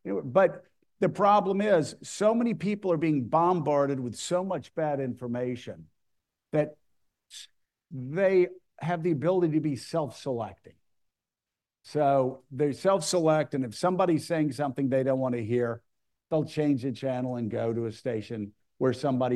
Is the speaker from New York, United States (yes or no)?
no; Mississippi, United States; also born or lived in Atlanta, Georgia / Northwest Florida; you know, I was born in Atlanta and moved to Mississippi and Northwest Florida, also called the Redneck Riviera, also called LA, Lower Alabama.